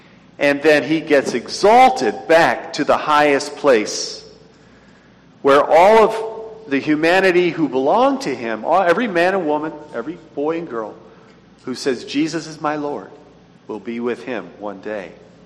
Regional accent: United States; And as an American, of course, I do turn and yawn in a way because I'm an American, you know.

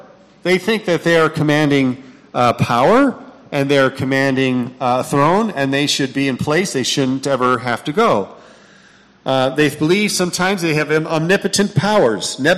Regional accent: Rochester, New York, United States; who lived in my hometown, Rochester, New York, published a newspaper there.

